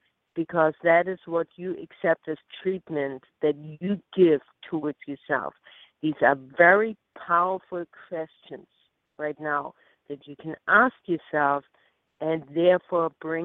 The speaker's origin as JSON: {"language": "English", "country": "Germany", "accent": "German", "second_language": "English", "said": "you know, I know my German accent will dilute it."}